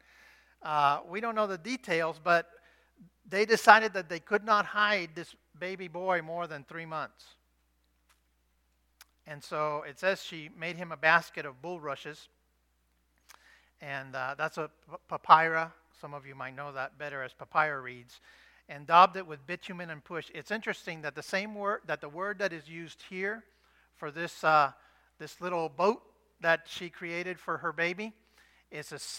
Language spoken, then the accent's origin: English; Florida, United States; You know, we grew up in Florida and we grew up around alligators.